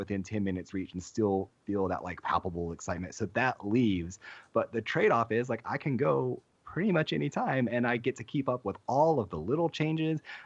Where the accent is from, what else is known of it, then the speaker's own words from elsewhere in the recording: North Carolina, United States; now in Orlando, United States; North Carolina.